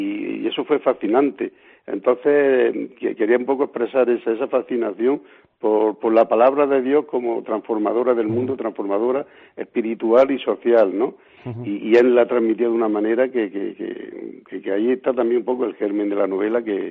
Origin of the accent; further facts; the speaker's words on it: Villanueva del Duque, Andalusia, Spain; sobre la gente humilde de mi tierra, de los Pedroches, de Villanueva del Duque.